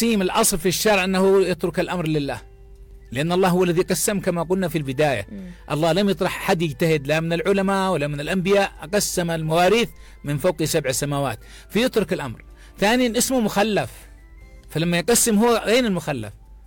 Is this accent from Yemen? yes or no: yes; Yemen; هكذا المثل عندنا في اليمن.